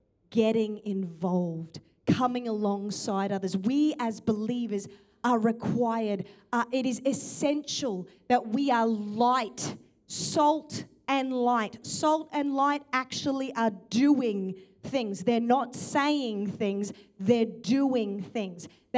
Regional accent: Townsville, Queensland, Australia; When I was growing up in Townsville, I had uncles who were suffering under the weight of a generation who's done this before

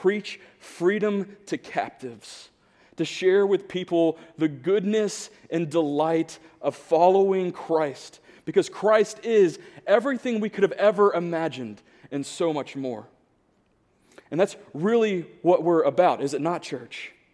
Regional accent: DeLand, Florida, United States; accent: Florida; I'm originally from Florida, so if you hear a little bit, I mean, it's a very slight, but there are words that I don't say quite right.

